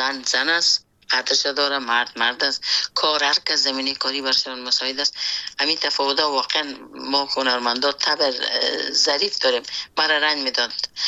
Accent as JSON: {"language": "Persian", "country": "Afghanistan", "tie": "born or raised there"}